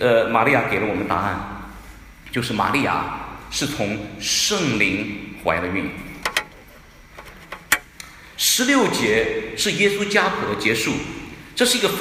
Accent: China; 我们是中国人的，我们都是中国人的后裔

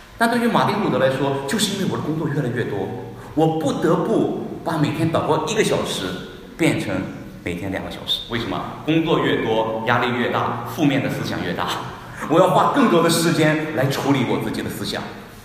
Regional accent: Wenzhou, Zhejiang, China; 我们温州人比较厉害

